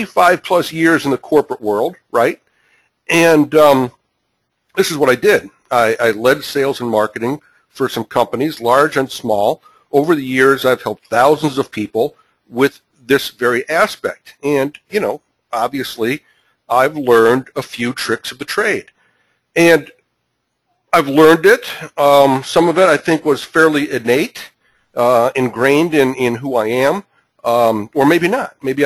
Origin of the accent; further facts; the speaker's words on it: Chicago, Illinois, United States; Hey, Scott, you're from my hometown of Chicago.